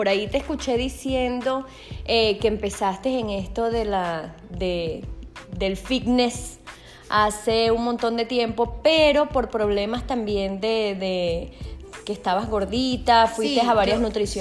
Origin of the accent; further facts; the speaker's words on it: Venezuela; En nuestro país.